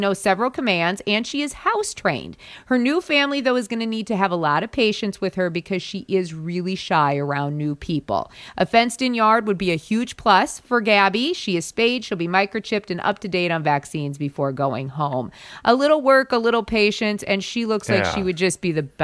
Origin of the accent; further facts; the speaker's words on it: South Dakota, United States; In South Dakota, my home state